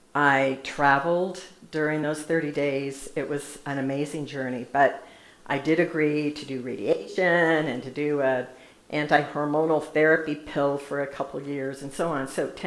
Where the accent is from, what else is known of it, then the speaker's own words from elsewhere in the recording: Alaska, United States; So I am a past resident of Alaska of 25 years, so I grew up in Alaska, in a time when Alaska was really the last frontier.